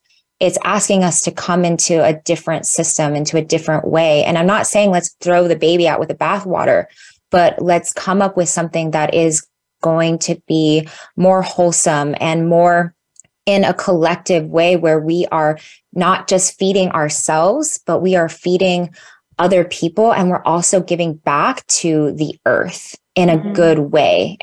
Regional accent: Singapore; born there; I was born in Singapore. My mother is Indonesian Malaysian, and my father is a mixed Caucasian. And I was actually raised Muslim.

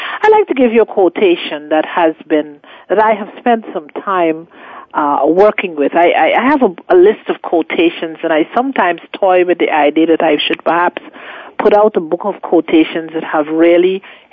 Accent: Guyana; I'm from Guyana, South America

